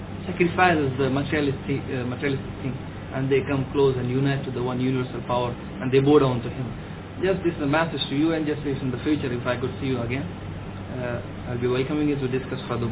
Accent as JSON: {"language": "English", "country": "India", "said": "I'm myself from India"}